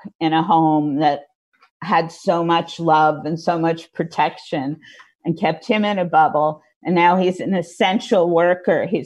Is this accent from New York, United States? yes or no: yes; Scarsdale, New York, United States; I grew up in Scarsdale, New York.